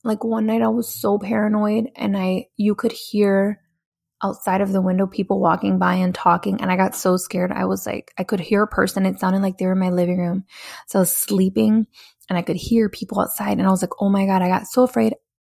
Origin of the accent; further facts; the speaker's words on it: Milwaukee, Wisconsin, United States; I grew up in Milwaukee, Wisconsin. It was like a real like gang infested area.